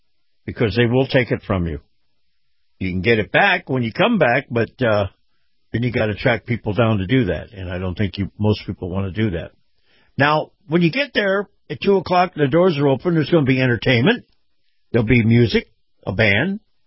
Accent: Florida, United States; gasoline, $1.87 a gallon, right here in my home state of Florida.

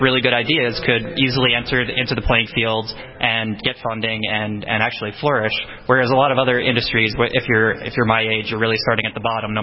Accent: New York, United States; I'm from New York. I went to NYU, and I stayed in New York full-time afterwards.

